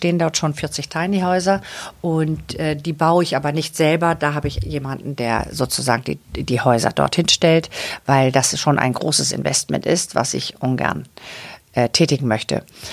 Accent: Lower Saxony, Germany; Ich bin in Ostfriesland an der Nordseeküste ja groß geworden.

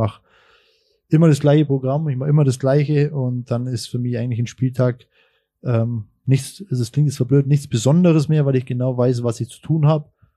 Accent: Augsburg, Bavaria, Germany; als Augsburger

